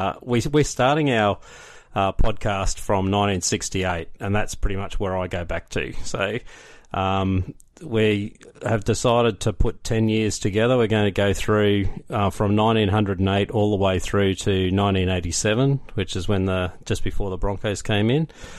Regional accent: Brisbane, Queensland, Australia; But yeah, I grew up in Brisbane, and from the age of about 7 or 8, I was watching footy on the TV with my dad

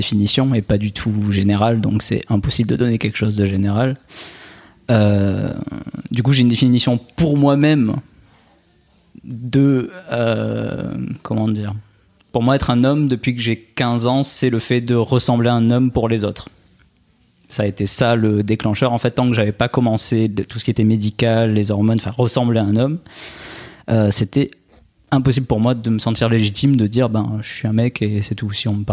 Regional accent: Albi, Occitanie, France; now in Nice, France; moi je suis originaire d'Albi à la base, à côté de Toulouse, mais en ce moment j'habite à Nice.

